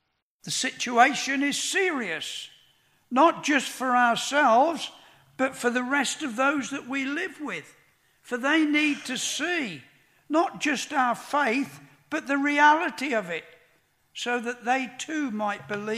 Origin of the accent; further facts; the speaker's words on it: United Kingdom; Well, then I'm British, aren't I?